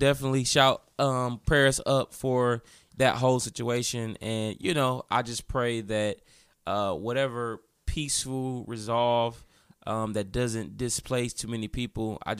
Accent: Detroit, Michigan, United States; Like, I know we're from Detroit. I know we love Detroit.

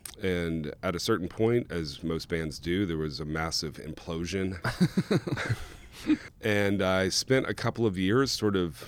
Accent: Louisiana, United States; But I grew up in South Louisiana.

